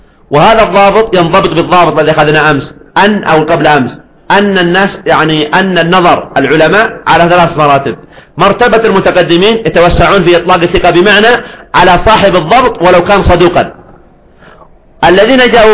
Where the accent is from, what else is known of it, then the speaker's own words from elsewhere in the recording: Yemen; متماسكة عندنا في اليمن